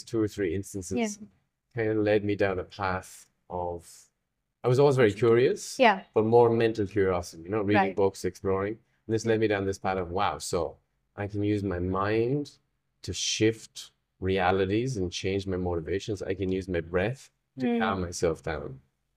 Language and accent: English; Ireland; So I'm from Ireland. And Irish people are great